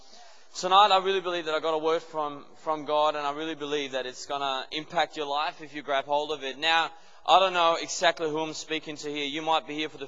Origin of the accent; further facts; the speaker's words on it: Denmark; I'm from Denmark, and it's a beautiful country.